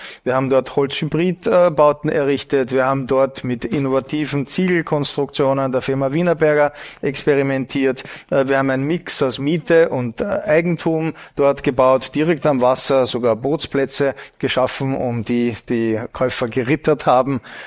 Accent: Austria; Wie Sie an meiner Sprache vielleicht erkannt haben, bin ich Österreicher, lebe unter anderem in Wien.

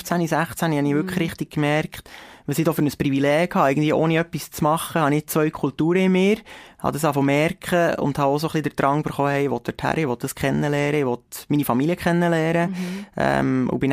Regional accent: Medellín, Antioquia, Colombia; accent: Medellín Spanish; wo ich rede wirklich perfekt Spanisch mit Akzent von Medellin.

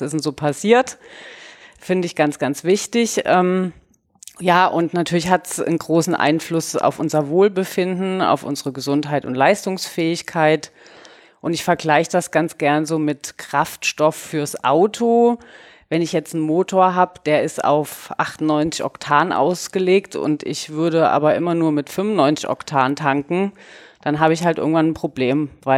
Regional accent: Southern Germany, Germany; ich komme ja aus dem Süden Deutschlands.

